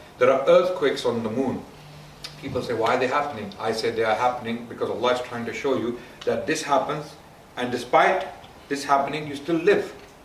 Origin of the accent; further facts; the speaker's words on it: Pakistan; because I grew up in Pakistan. I used to see that very often.